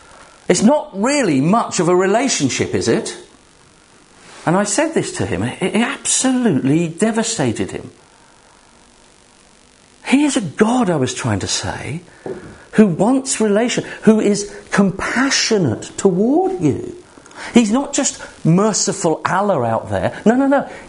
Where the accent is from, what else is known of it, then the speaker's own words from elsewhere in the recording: United Kingdom; Because we're British and a little bit of sun, oh my goodness.